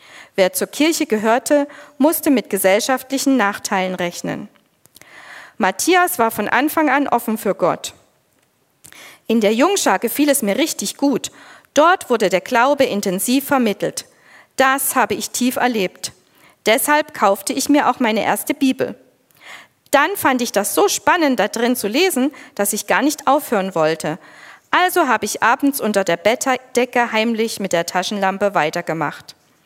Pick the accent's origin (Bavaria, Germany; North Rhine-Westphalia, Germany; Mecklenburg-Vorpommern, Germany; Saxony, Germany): Saxony, Germany; Marienberg; ich komme hier aus dem Kreis Marienberg, bin hier aufgewachsen, habe in Olbernhau mein Abitur gemacht, war dann 2 Jahre lang bei einem christlichen Verlag als Praktikantin, habe in Marburg studiert, war dann kurz in Berlin